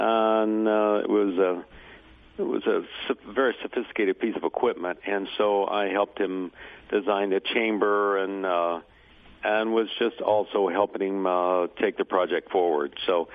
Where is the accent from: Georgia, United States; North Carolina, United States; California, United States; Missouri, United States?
Missouri, United States; You know, I'm originally from Missouri